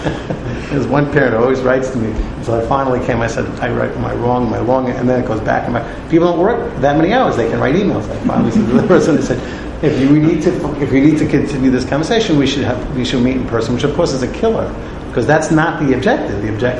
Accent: Bronx, New York, United States; I'm originally from the Bronx, and there weren't that many sheep around in the Parkway when I grew up.

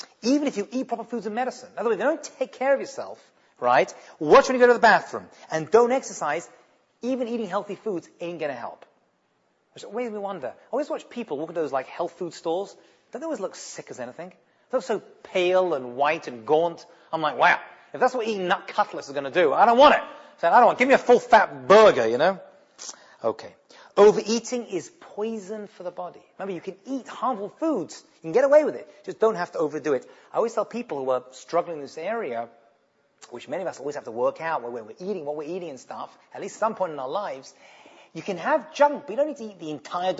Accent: England, United Kingdom; now in United States; I come from England. Get a cup. No. Here they have small, medium, and bucket.

